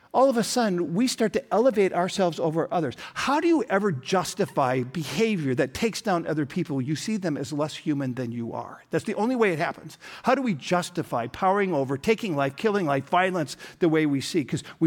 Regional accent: Sioux Falls, South Dakota, United States; also born or lived in Minneapolis, United States; Or I'm from, in my case, Sioux Falls, South Dakota. Yes. At least from my high school years and from Minneapolis in my early years.

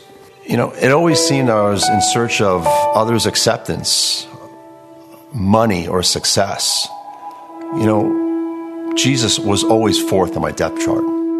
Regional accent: New Jersey, United States; As a kid growing up in New Jersey, there were two constants in my life, my mother and football.

